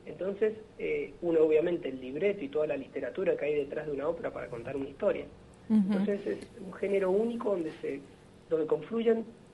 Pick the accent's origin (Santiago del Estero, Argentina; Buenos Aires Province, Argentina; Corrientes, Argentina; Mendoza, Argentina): Mendoza, Argentina; siendo que todos somos mendocinos